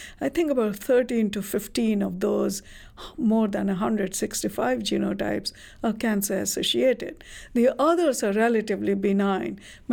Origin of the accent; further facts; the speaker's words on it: India; I come from India